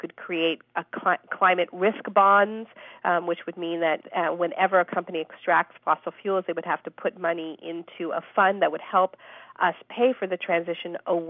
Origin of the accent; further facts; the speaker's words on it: Canada; I'm Canadian, and in Canada, this is really an issue that's sort of front-page news